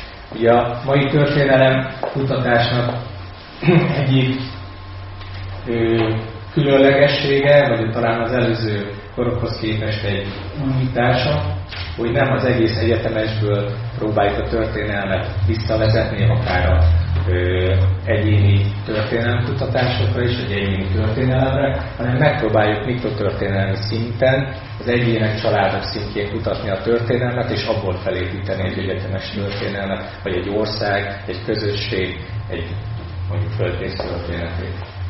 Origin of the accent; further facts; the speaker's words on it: Veszprém, Veszprém County, Hungary; Veszprémi születésű vagyok, pedagógus családban születtem, Veszprémben 1980-ban